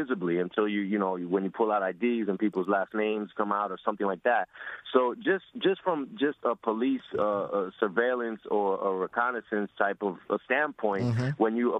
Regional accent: New York City, New York, United States; I'm born and raised in New York. I've been here my whole life. I've lived in, you know, 3 of the 5 boroughs.

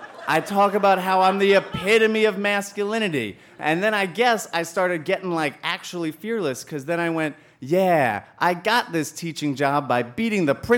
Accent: Long Island, New York, United States; born or raised there

